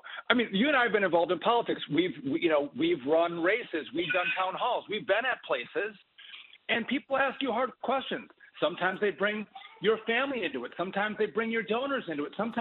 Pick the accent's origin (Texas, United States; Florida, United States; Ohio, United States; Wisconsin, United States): Wisconsin, United States; I'm from Wisconsin.